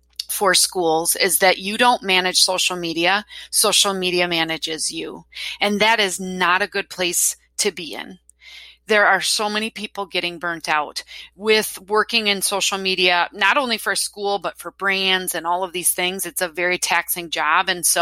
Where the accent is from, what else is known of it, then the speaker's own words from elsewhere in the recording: Wisconsin, United States; accent: Wisconsin; me and my Wisconsin accent, guys.